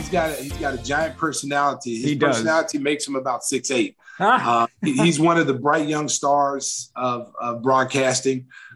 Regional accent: Lawton, Oklahoma, United States; that know me as a kid growing up in Lawton, Oklahoma.

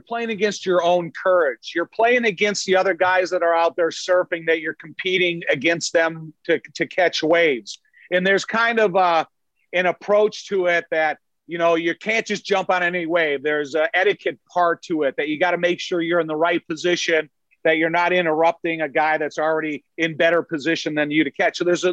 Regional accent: Joliet, Illinois, United States; I grew up in Joliet my whole life. I've been a Bears fan my whole life since 1961.

